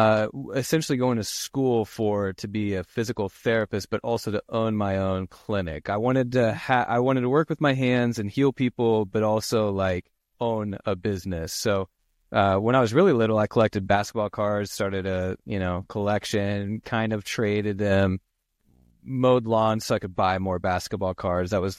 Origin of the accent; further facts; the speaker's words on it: Muncie, Indiana, United States; That's where I graduated from, but I grew up in Muncie.